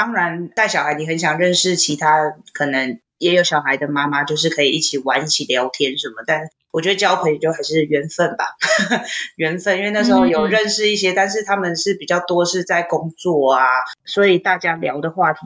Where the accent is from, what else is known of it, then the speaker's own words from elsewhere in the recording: Taiwan; 我们台湾人比较少吃生的